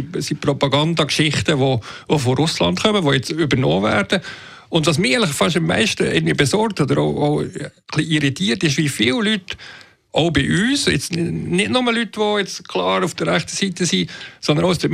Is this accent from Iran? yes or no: no; Switzerland; Bei uns in der Schweiz funktioniert das ja eigentlich mit 4 sehr gut, aber wir haben einfach ein ganz anderes System mit der direkten Demokratie